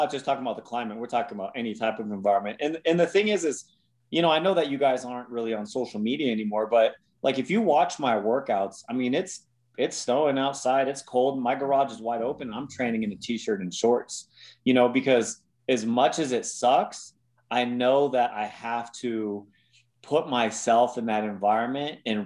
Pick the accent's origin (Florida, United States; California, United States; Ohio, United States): California, United States; I grew up in California.